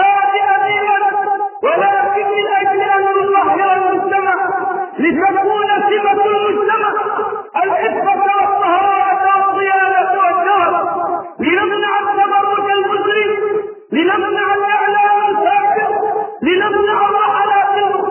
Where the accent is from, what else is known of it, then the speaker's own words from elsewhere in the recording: Egypt; ثم عدت الى بلدتي الحبيبه التي هي مصر